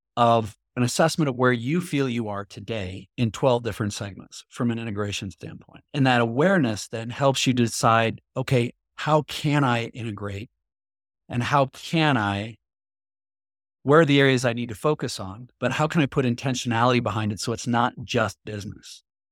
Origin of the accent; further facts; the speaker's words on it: Midwest, United States; I grew up in the Midwest, the idea like the Midwest martyr syndrome